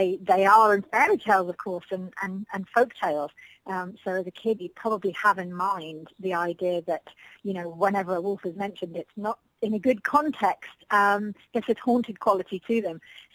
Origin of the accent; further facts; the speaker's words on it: North West England, United Kingdom; When I was growing up in the Lake District, there was a wildlife park very close by my house